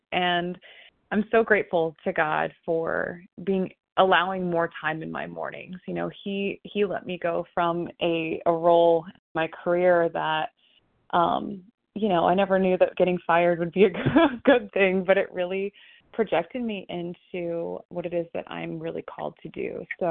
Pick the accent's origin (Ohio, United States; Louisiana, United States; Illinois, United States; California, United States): Ohio, United States; I'm from Ohio.